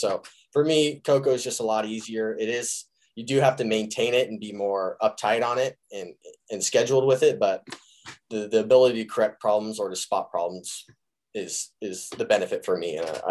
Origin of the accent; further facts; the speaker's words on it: California, United States; and I'm from California and this has just been the normal. We've always known cannabis, you know, it's been in the neighbor's yard, you know, since we've been little kids